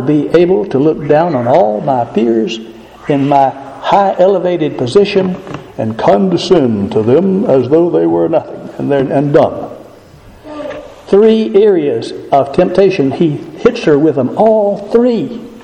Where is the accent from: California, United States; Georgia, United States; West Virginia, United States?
Georgia, United States; all of the animals we used to have on the farm where I grew up in Georgia, not one of them knew he was naked.